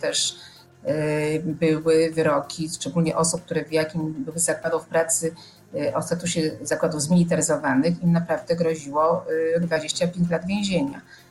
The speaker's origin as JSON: {"language": "Polish", "town": "Kraków", "region": "Lesser Poland", "country": "Poland", "said": "jestem z Krakowa"}